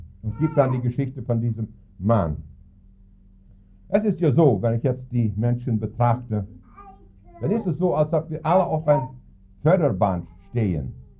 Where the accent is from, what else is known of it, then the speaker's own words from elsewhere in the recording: Saskatchewan, Canada; German is a second language; Ich komme ja aus Kanada, besonders aus Saskatchewan, wo viele arme Leute waren zu der Zeit.